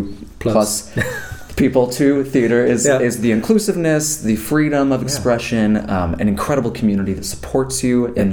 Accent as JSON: {"language": "English", "region": "Arizona", "country": "United States", "tie": "born or raised there", "also_born_or_lived": "Utah", "said": "Yeah, I grew up in Arizona and Utah. So we were listening to a lot of choir music and a lot of musicals because I was raised Mormon."}